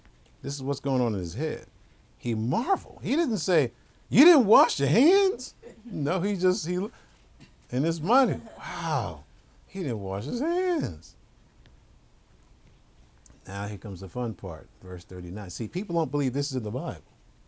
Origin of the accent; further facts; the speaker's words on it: New York, United States; Now, I've seen Jews in my day. I grew up in New York.